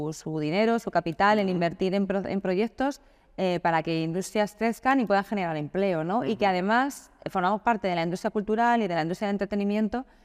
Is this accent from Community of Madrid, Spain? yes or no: yes; Madrid, Community of Madrid, Spain; now in Málaga, Spain; yo soy de Madrid, ¿vale? Sí. Pero llevo 20 años viviendo en Málaga.